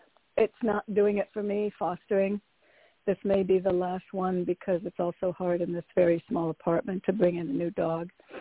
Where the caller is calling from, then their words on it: Connecticut, United States; from Connecticut.